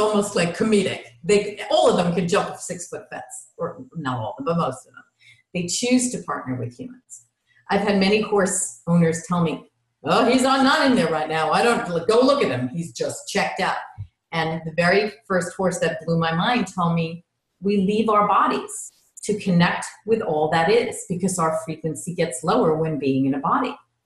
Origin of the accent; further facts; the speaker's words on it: New York, United States; But I'm still a New Yorker in my heart.